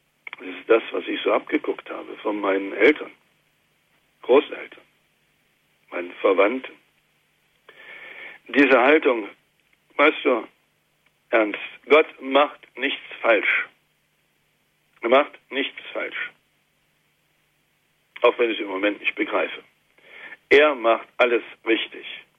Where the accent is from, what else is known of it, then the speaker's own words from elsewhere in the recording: East Germany, Germany; jetzt kommen wir immer aus der DDR, müsst ihr ja mitwissen, ne? Das ist ja so die Hauptzeit, die ich so erlebt habe.